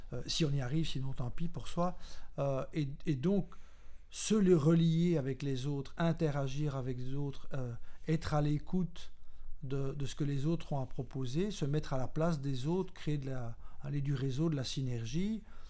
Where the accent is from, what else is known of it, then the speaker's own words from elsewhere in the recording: Wallonia, Belgium; la population est en train d'augmenter, même chez nous en Wallonie.